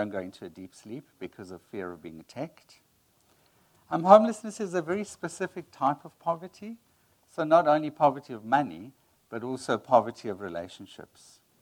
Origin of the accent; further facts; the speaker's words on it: Italy; because obviously I'm from Italy, so I asked a lot of questions.